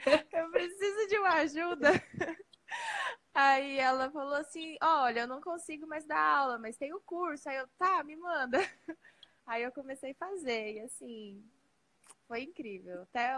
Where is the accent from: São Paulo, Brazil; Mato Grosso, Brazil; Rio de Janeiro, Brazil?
Mato Grosso, Brazil; Porto Alegre do Norte; Então, eu sou do interior do Mato Grosso, Porto Alegre do Norte.